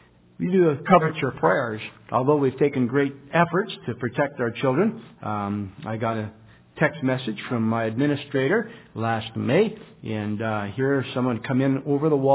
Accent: Orillia, Ontario, Canada; I'm from Orillia, Ontario.

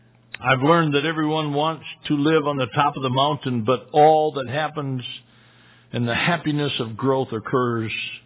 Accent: Great Falls, Montana, United States; from Great Falls.

